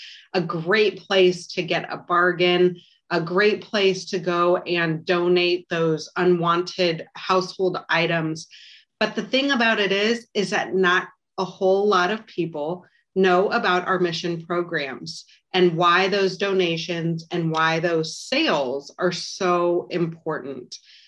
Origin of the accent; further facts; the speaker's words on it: Omaha, Nebraska, United States; I was born and raised in South Omaha, so I've been here my entire life.